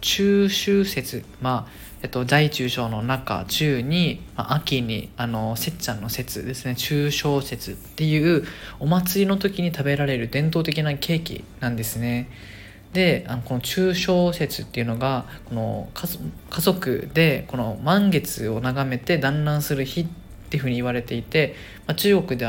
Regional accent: Okinawa, Japan; 僕の地元沖縄も旧正でカレンダーで数えているので全く被っているんですが

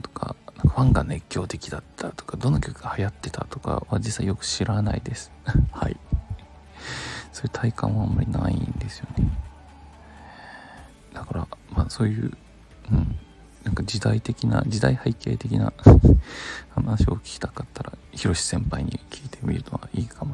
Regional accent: Yokohama, Kanagawa, Japan; 地元横浜でライブをしてくださり

